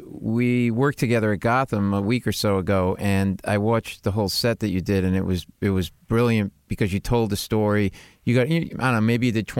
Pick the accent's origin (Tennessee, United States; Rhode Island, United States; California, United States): Rhode Island, United States; Providence; Oh, they had a Zayers in my hometown in Providence.